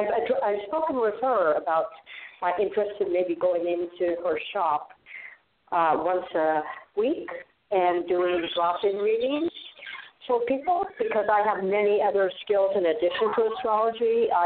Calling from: Arizona, United States; I'm calling from Arizona.

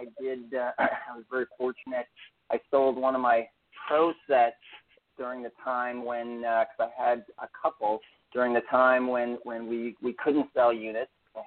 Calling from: Eagle, Colorado, United States; I live in Eagle, Colorado.

